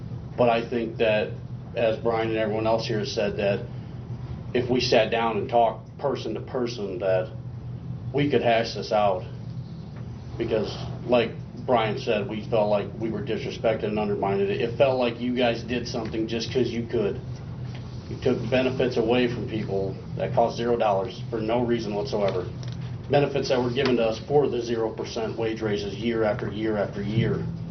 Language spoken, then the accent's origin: English; Emerson, Nebraska, United States; No, I'm from Emerson.